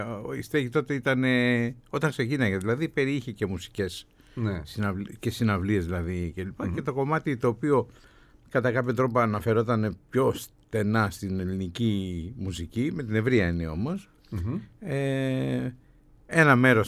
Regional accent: Piraeus, Attica, Greece; λόγω του ότι είμαι πειραιώτης ανακάλυψα το πραγματικό μπουζούκι, το τρίχορδο

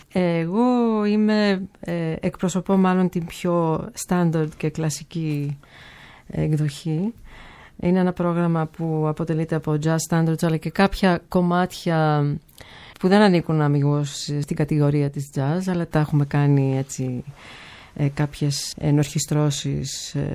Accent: United States; Εγώ γεννήθηκα και μεγάλωσα στην Αμερική

